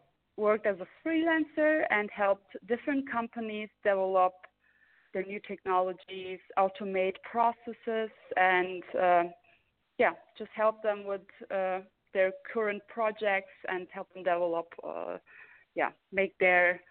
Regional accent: Germany; now in San Diego, United States; So I'm from Germany. I'm Turkish, born and raised in Germany, and I live my whole life in Germany.

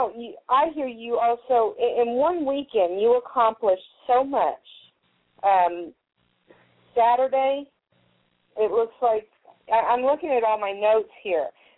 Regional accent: San Diego, California, United States; I grew up in San Diego.

